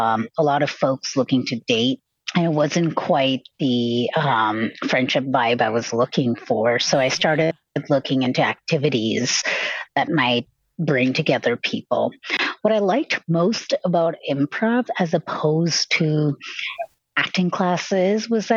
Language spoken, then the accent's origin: English; Chennai, Tamil Nadu, India; English is a second language; moved away as an adult; now in United States; I'm from Chennai, India. It's in South India. And that's where I did my schooling and I did my undergraduate in computer science and engineering.